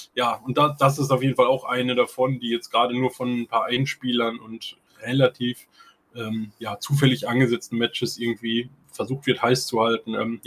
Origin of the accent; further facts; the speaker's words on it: Germany; So, wir kommen aus Deutschland, und ich könnte mir halt vorstellen, dass ja aus Westeuropa zumindest einige Leute da sein werden.